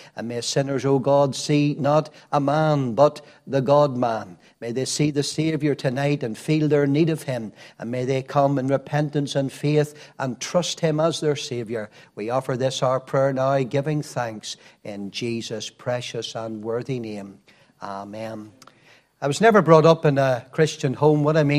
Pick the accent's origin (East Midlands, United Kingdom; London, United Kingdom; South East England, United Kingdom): East Midlands, United Kingdom; Nottingham; born there; I was born in England. I know you're hard to believe whenever you hear this accent, but I was born in Nottingham